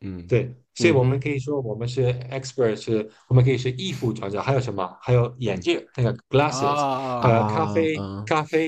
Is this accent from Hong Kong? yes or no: no; Galicia, Spain; 地方，来自西班牙、加利西亚